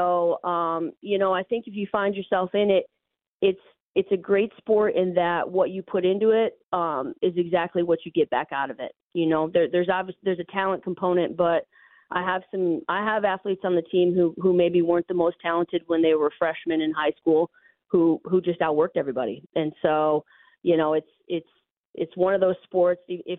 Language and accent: English; Michigan, United States; I grew up in Northern Michigan.